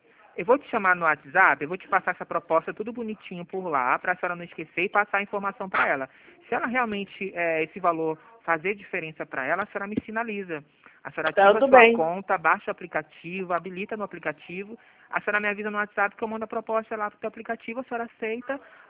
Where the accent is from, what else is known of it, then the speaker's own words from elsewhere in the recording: Rio de Janeiro, Brazil; Não, sou aqui do Rio também. Nosso escritório é aqui no centro, eu moro em Ramos.